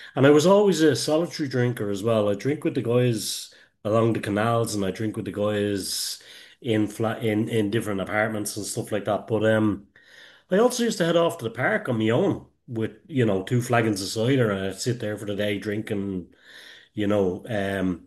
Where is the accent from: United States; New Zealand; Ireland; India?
Ireland; Dublin, Leinster; accent: Dublin; now in Kildare, Ireland; I live in Dublin here in, well, I live in Kildare in Ireland, where I'm from Dublin, as you can probably hear the accent.